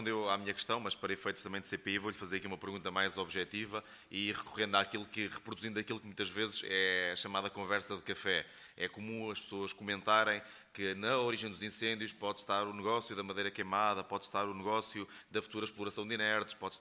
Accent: Pombal, Leiria, Portugal; eu sou natural de Pombal

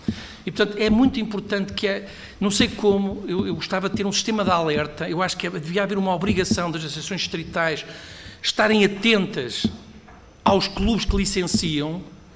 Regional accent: Bragança, Portugal; Eu sou de Bragança

